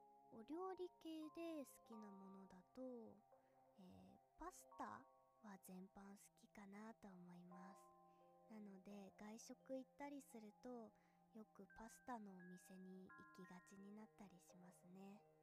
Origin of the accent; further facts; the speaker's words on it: Tokyo, Japan; also born or lived in Iwate; 出身地は東京です。幼い頃少しの間だけ岩手県に住んでいたこともあります。それ以外は基本的に都心で育ったので、